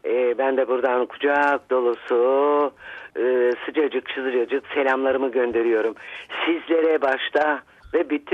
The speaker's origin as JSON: {"language": "Turkish", "town": "Varna", "region": "Varna Province", "country": "Bulgaria", "tie": "born or raised there", "said": "Bulgaristan doğumluyum, biliyorsunuz, köküm Kırcaali tarafından. Varna'da doğma büyümeyim."}